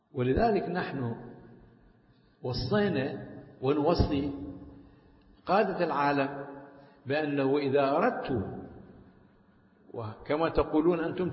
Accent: Iraq; الآن إحنا في العراق عندنا بالألوف

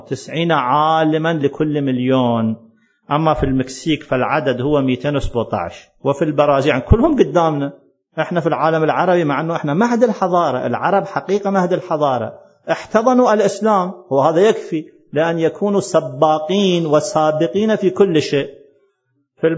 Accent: Iraq; إيش قد من العلماء عندنا في العراق

